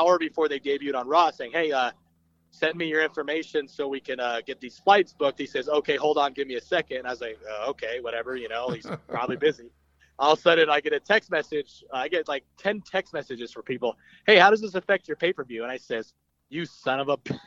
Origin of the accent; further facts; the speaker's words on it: Salt Lake City, Utah, United States; especially in my hometown, because I'm proud of what I've done with Salt Lake and what I'm going to do, you know.